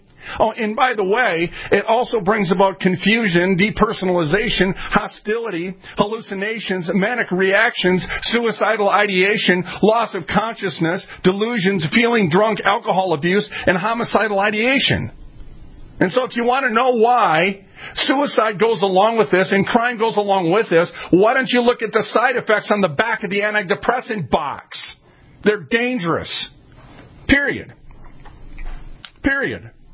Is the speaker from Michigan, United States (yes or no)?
no; Minneapolis, Minnesota, United States; I'm from North Minneapolis. Let's get a little street lang in here.